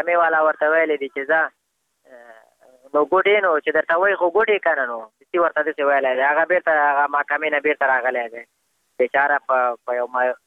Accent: Afghanistan; بس خو موږ هم د افغانستان بچیان یو، د افغانستان معلولین یو، پوه موږ باندې افغانستان ډېر ګران دی

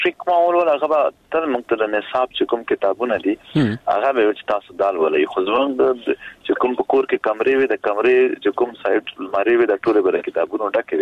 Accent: Khyber Pakhtunkhwa, Pakistan; مونږ د پښتونخوا خاورې یو مونږ پښتانه یو

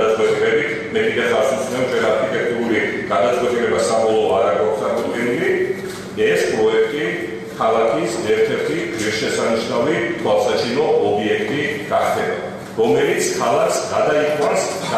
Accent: Batumi, Adjara, Georgia; როგორც ქალაქის მერი, როგორც ბათუმელი მრავალი თაობის, რომელსაც არავის ვერ აღიარებს როგორც ეს ქალაქი

